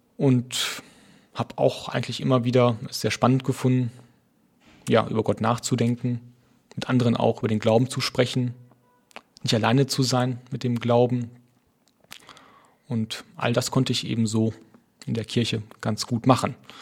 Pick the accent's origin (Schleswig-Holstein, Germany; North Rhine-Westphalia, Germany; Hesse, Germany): North Rhine-Westphalia, Germany; Ich bin 29 Jahre alt jetzt, komme aus einem kleinen Ort im Münsterland, wo ich groß geworden bin.